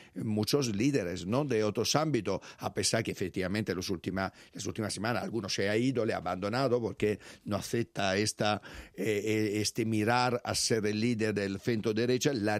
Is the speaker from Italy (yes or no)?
yes; Southern Italy, Italy; diría que los del sur de Italia somos peores, sí. Muy difícilmente se puede superar lo maleducado que son en mi tierra, y más en Nápoles.